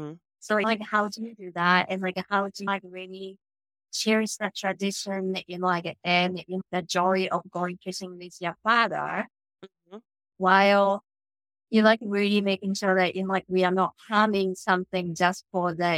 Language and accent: English; Japan; So I grew up in Japan.